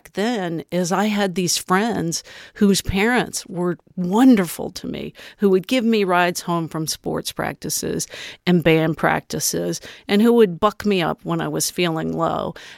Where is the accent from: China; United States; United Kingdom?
United States; Urbana; the great thing about growing up in Urbana then, when it had a solid middle class, was I would deliver in my neighborhood to all kinds of people